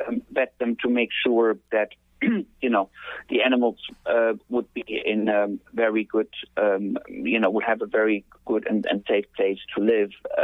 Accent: Germany; moved away; And I'm originally from Germany and been sort of, been all over the world.

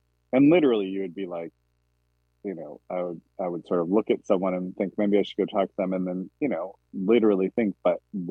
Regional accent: New Hampshire, United States; I grew up in New Hampshire and spent a tons of time in the woods when I was younger

